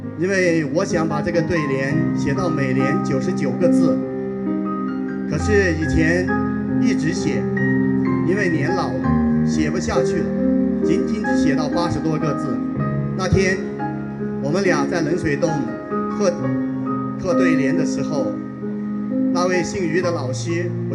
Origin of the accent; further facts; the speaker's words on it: Dianyuan, Yunnan, China; 为什么我的家乡边缘千百年来青山常在，绿水长流